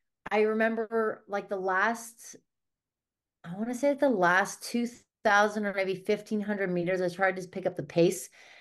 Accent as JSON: {"language": "English", "region": "Montana", "country": "United States", "said": "I'm from Montana, and so I went home for all the holidays"}